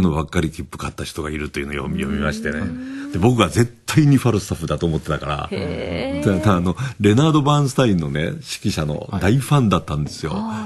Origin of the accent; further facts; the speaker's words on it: Kyoto, Japan; 僕は京都の人間なんですけどね、はい、東京まで、夜行で出てきまして